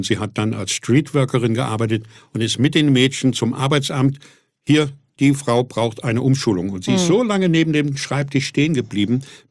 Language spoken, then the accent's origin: German; Fulda, Hesse, Germany; moved away as an adult; now in Hamburg, Germany; Ich komme gerade aus Fulda, gerade mal 20 Jahre alt. Bin wegen der Musik auf St. Pauli gelandet